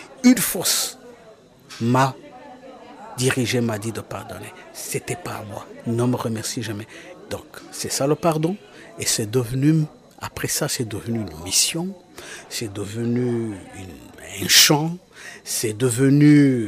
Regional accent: Rwanda; born there

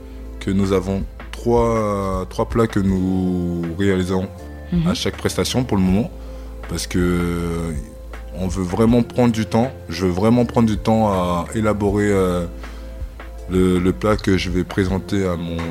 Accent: Île-de-France, France; moi, j'ai grandi à Iragny-sur-Oise, mm-hmm. qui est pas loin d'ici.

